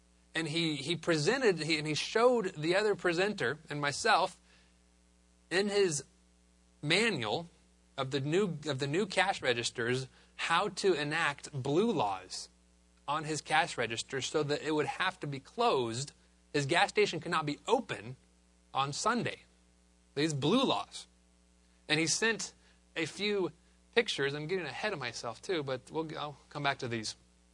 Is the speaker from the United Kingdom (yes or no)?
no; United States; born there; Now, I'm a fully an American, like I say. I love being American. I was born in America.